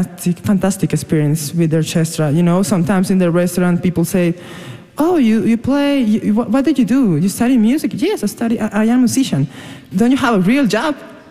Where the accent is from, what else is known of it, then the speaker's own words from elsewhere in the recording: Barrancabermeja, Santander, Colombia; English is a second language; Yes, I grew up in Barranca Bermeja, Santander. It's a little town and beautiful, but really hot.